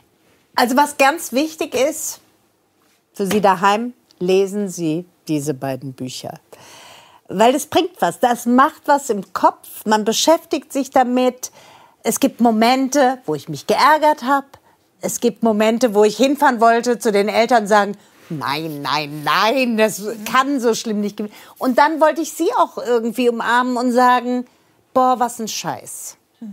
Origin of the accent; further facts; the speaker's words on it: Frankfurt, Hesse, Germany; Ich bin Frankfurterin